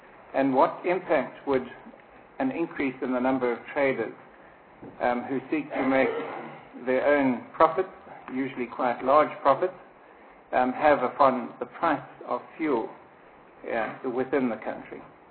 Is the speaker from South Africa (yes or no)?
yes; South Africa; I have never, and I will never, put my race down as white or anything else. I am a South African. I am not a European, and I never have been.